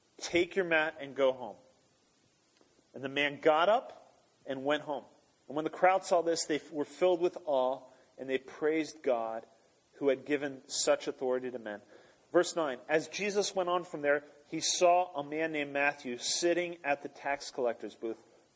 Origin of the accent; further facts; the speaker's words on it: Norway; I remember hearing of these stories growing up in Norway.